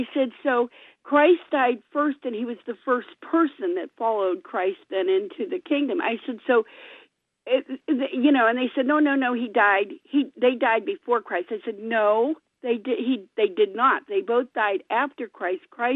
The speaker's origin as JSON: {"language": "English", "town": "Akron", "region": "Ohio", "country": "United States", "said": "Yes, but I'm from Akron."}